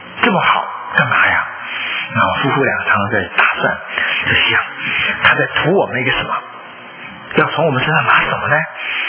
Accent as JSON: {"language": "Chinese", "country": "China", "moved": "yes", "said": "我们从中国来啊，那又穷啊"}